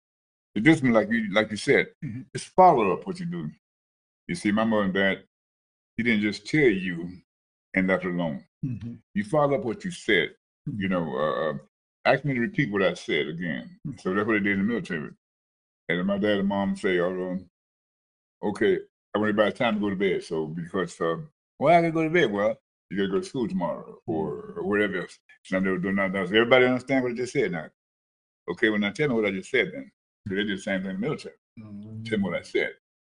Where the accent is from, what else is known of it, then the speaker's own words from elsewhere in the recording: Mississippi, United States; But damn Mississippi, but where my hometown.